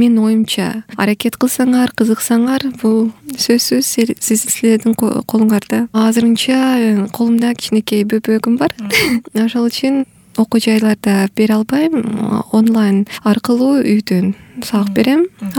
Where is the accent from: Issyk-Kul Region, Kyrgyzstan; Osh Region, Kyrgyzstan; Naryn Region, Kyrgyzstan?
Osh Region, Kyrgyzstan; Osh; кичинекейинден бери мен менен кыргыз тил мен менен жашайт. Анткени мен Ош шаарында туулганмын, кыргыздардын арасында жашап, тилге ичинен көрүп